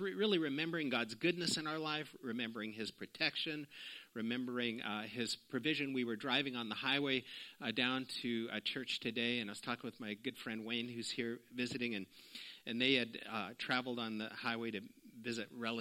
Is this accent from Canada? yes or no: yes; Canada; I grew up in Canada here